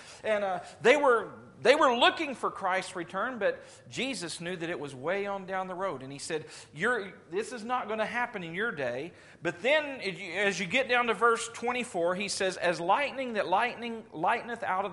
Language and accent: English; Louisiana, United States; I grew up in South Louisiana. Y'all know that that's the place where there's hurricanes that come in.